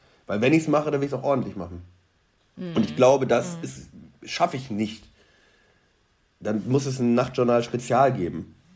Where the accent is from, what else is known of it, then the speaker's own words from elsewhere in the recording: Iran; Nein, wir sind keine Araber. So, wir sind das persische Volk. Wir haben vielleicht noch eine Nähe zu Afghanistan, aber dann wird es auch langsam dünner, sozusagen.